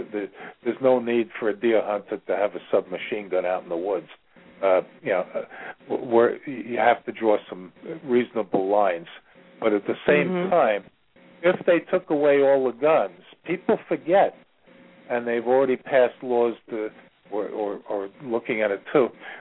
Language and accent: English; New York, United States; I'm from New York, and I want to see if I can do some things to help you